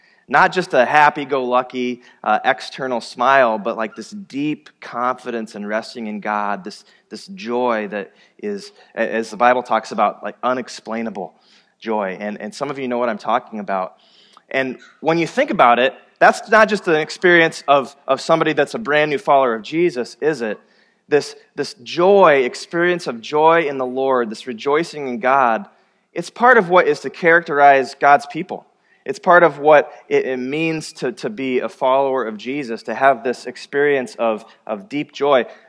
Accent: Iowa, United States; Yeah, I grew up in Iowa, so it's not ingrained into my blood like some of you native Minnesotans

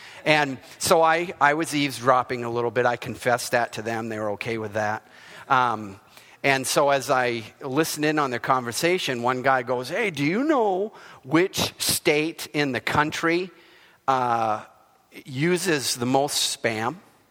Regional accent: Maine, United States; I grew up in Maine

